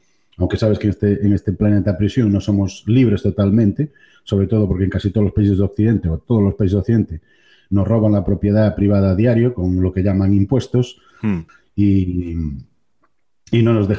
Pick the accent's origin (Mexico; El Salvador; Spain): Spain; now in United States; después de vivir allí casi 28 años, o sea que soy, digamos, más americano que español